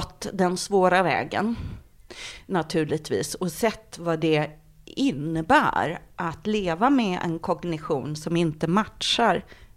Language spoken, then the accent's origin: Swedish; Finland; now in Sweden; Och jag är ursprungligen från Finland, så jag är invandrare, som lite sådär invandrarkvinna är jag då.